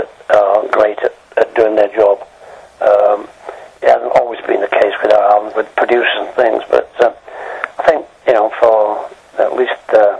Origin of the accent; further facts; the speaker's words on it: Wakefield, Yorkshire and the Humber, United Kingdom; Well, obviously I'm a Yorkshire boy, from the area around Wickfield, or so West Yorkshire, actually.